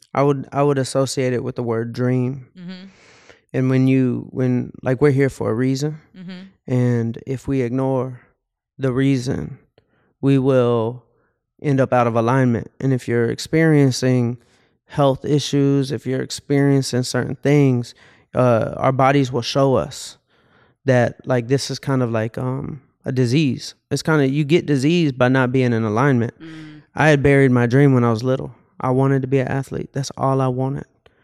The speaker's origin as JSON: {"language": "English", "town": "Atlanta", "region": "Georgia", "country": "United States", "tie": "born or raised there", "said": "So growing up in Atlanta."}